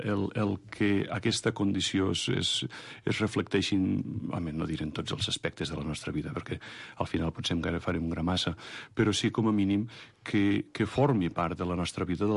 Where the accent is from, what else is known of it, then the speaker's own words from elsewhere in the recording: Lleida, Catalonia, Spain; a Lleida, jo soc de Lleida i he viscut, pues, fins a acabar la carrera.